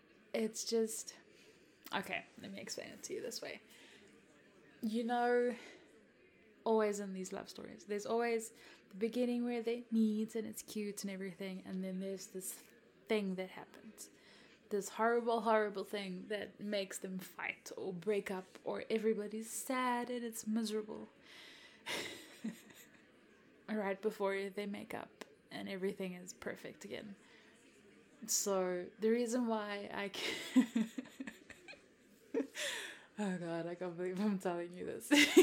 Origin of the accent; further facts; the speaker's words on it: South Africa; first language Afrikaans; English is a second language; And I'm from South Africa. A lot of people don't know that, or they can't pick it up from my accent. So, but yes, I am fully South African. I was born and raised in South Africa.